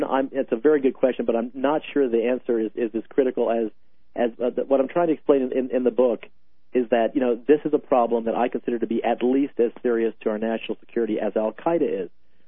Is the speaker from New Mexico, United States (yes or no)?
yes; New Mexico, United States; in my home state of New Mexico